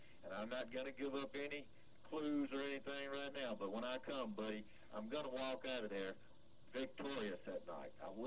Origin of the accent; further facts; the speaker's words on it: Mississippi, United States; Look, I'm from the Mississippi Delta.